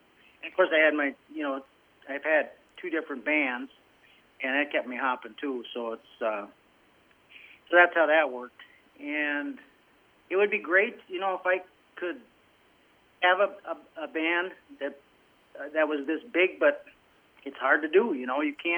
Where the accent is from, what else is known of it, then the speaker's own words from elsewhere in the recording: Marshfield, Wisconsin, United States; also born or lived in Hawaii / California / Texas / Illinois; I was born in Marshfield, Wisconsin, but my dad was in the Navy for 17 years, so we traveled a lot when we were kids. We lived in Hawaii and California and Texas and Illinois and kind of all over until I was about 12, 13 years old, and we moved back here.